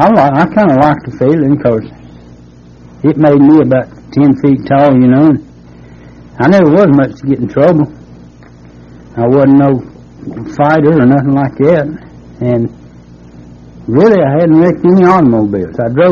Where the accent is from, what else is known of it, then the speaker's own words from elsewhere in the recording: Statesville, North Carolina, United States; But like I said, I am from Statesville. I was born and raised there, and, well, I come from a poor family, really.